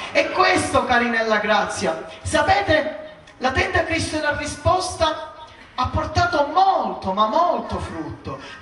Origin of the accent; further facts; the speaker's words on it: Palermo, Sicily, Italy; Io vengo dalla stessa zona del nostro fratello Tony Tarantino, sono di Brancaccio.